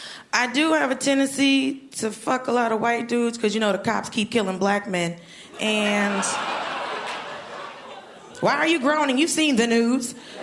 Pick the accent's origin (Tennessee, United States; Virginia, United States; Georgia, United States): Georgia, United States; Bitch, I'm from Georgia. She's like, no, where your family's from? Florida? My family's from Florida.